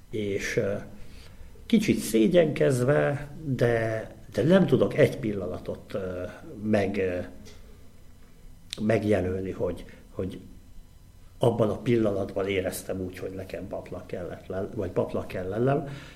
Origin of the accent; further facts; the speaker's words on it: Szombathely, Vas, Hungary; born there; 1973-ban születtem Szombathelyen.